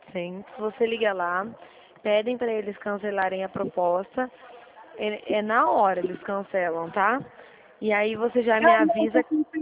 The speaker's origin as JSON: {"language": "Portuguese", "town": "Dracena", "region": "São Paulo", "country": "Brazil", "said": "eu sou de Dracena, estado de São Paulo."}